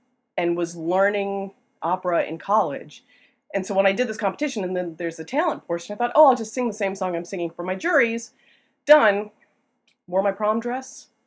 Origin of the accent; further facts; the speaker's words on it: Joliet, Illinois, United States; moved away as an adult; now in Washington, United States; Yeah, I grew up in Illinois, Joliet, Illinois. And came here for college and state.